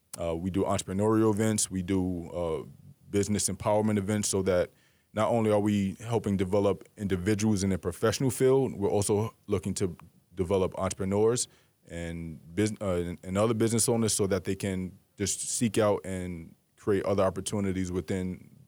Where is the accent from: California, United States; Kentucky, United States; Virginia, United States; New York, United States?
New York, United States; also born or lived in Atlanta; now in Phoenix, United States; I'm originally from New York, but I relocated from Atlanta, and coming to Phoenix, I pretty much came here without knowing a soul.